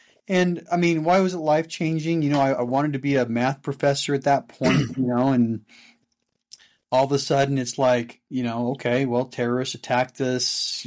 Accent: Salt Lake City, Utah, United States; Yeah, so born and raised in the Salt Lake area, and you know, it took me a long time to actually start investing here, but born and raised in Salt Lake

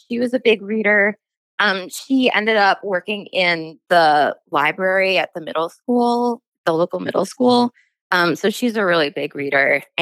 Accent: Kiel, Wisconsin, United States; now in Milwaukee, United States; I grew up in Keel, Wisconsin. It's like about an hour and a half away. It's pretty small, and I came to Milwaukee for art school, and I've just been here ever since.

